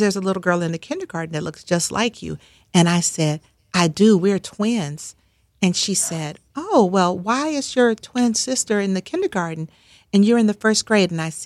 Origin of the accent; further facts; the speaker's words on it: Atlanta, Georgia, United States; And also, I grew up in Atlanta, where we all live in the shadow of Martin Luther King.